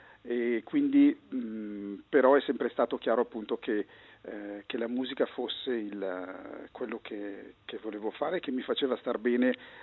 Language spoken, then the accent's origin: Italian; Lombardy, Italy; Io vengo dal Lago di Como, quindi all'epoca per recarsi a Lecco bisognava fare un lungo viaggio in macchina